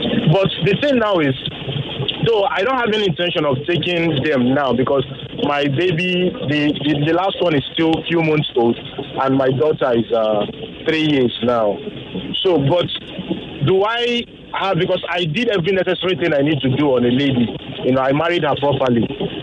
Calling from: Oshodi, Lagos, Nigeria; I'm calling from Oshodi.

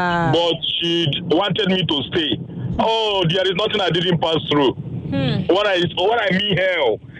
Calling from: Lagos, Nigeria; I'm calling from Lagos.

